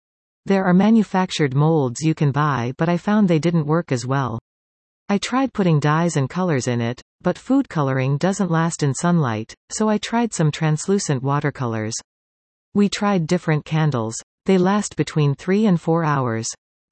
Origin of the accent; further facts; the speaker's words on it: Oakville, Ontario, Canada; also born or lived in Vancouver / Calgary; now in Collingwood, Canada; I'm originally from Oakville. I was there for all of my growing up years. I went to the University of Waterloo for architecture.